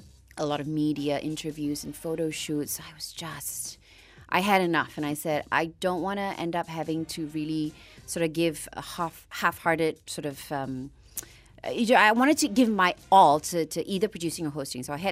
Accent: Penang, Malaysia; I'm from Penang, so I went home to Penang

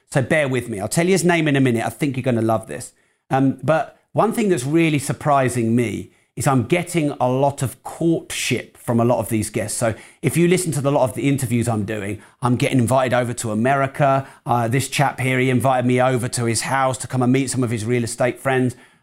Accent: England, United Kingdom; I'm very English, Joe.

